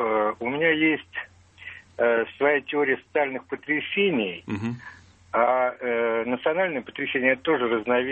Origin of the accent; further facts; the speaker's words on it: Moscow, Russia; Я москвич.